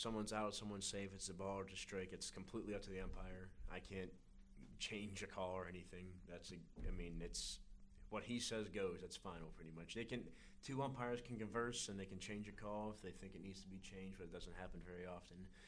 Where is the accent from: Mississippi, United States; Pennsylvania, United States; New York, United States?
Pennsylvania, United States; Butler; Like I'm from Butler, which is a little north of Pittsburgh.